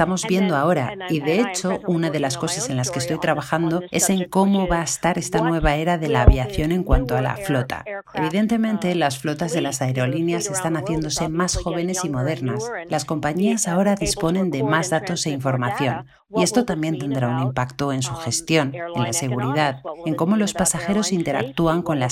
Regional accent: Puerto Rico; De hecho, soy puertorriqueña

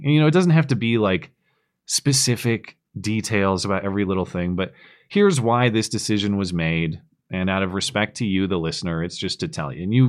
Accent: United States; as an outsider and as an American, I'm frustrated to trying to understand why.

